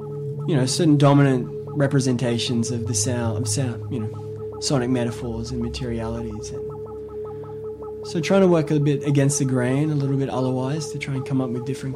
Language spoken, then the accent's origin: English; Australia; And I grew up in Australia, I always, you know, learn a lot about the region in Indonesia.